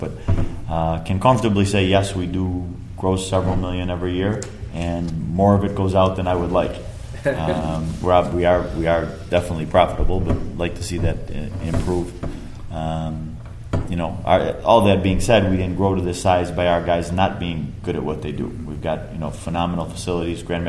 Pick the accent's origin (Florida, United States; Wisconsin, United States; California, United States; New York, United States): New York, United States; Syracuse; now in Buffalo, United States; I'm originally from Syracuse, New York, which is remarkably a hotbed of martial arts.